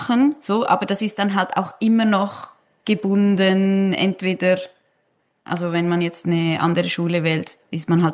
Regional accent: Switzerland; Ich bin ja selber aus der Schweiz

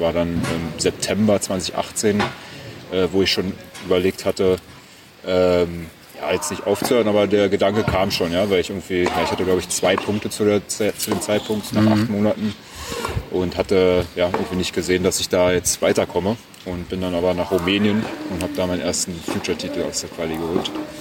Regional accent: Berlin, Germany; Ich komme aus Berlin ursprünglich. Meine Eltern haben eine Konditorei, da bin ich groß geworden

